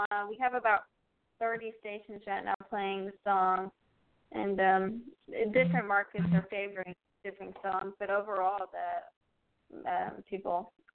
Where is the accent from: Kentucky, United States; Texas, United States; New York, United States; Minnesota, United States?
Texas, United States; I'm from Texas, yes.